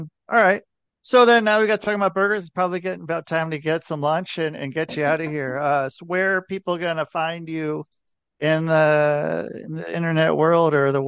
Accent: Portland, Oregon, United States; Okay, so I'm in Portland. Yeah, I'm from Portland

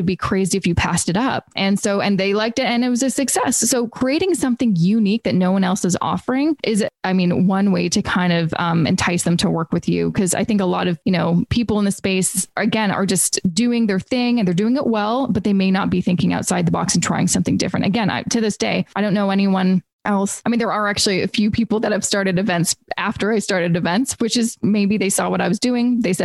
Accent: Vancouver, British Columbia, Canada; I'm originally from Vancouver.

